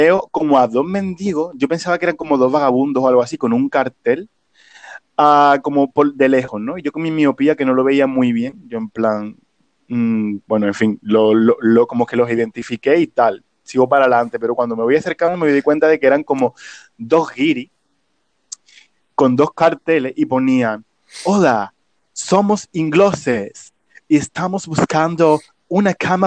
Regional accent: Spain; pero como bien español que soy

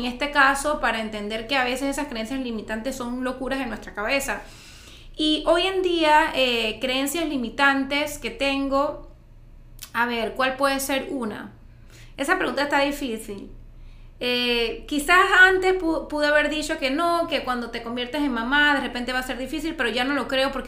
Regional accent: Chitré, Herrera, Panama; moved away as an adult; now in Panama City, Panama; Yo vine, me mudé de Chitré a Panamá a mis 18 años. No sabía nada, nada más sabía que era McDonald's y que era Brook Mall.

